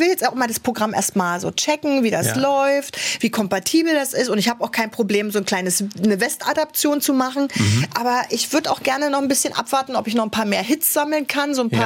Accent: East Germany, Germany; ich singe jetzt nur bei uns im Osten, weil ich mich da so wohlfühle.

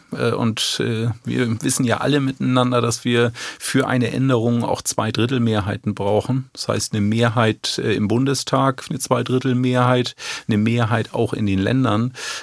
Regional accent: Schleswig-Holstein, Germany; Wat mut dat mut, sagt man bei uns in Schleswig-Holstein.

